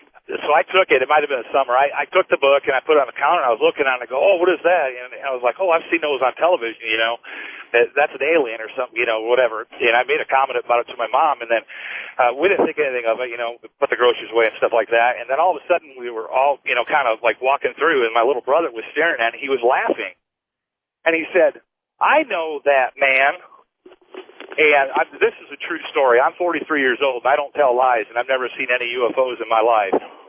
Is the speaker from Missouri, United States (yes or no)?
no; Sturgis, Michigan, United States; I grew up in Sturgis, Michigan, and we grew up in about 2 acres of property with multiple cornfields around us.